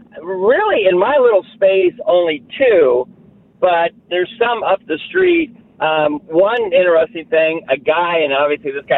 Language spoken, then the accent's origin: English; Prairie Village, Kansas, United States; I grew up in Prairie Village. My parents passed away, and I had an empty house sitting in Prairie Village, so I moved back into my old house